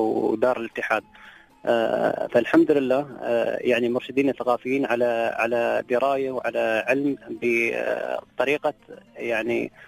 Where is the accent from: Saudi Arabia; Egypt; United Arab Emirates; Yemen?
United Arab Emirates; وهو معروف عندنا في الإمارات.